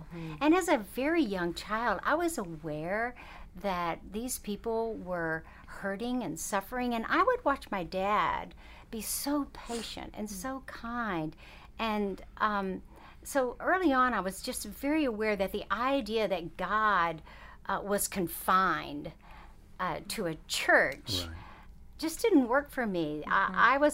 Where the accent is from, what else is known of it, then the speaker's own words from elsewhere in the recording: Bossier City, Louisiana, United States; growing up in the Deep South, it was really tough to find a church that would allow us to join. My parents stumbled across the small little Episcopal church in Bossier City, Louisiana, just outside of Shreveport.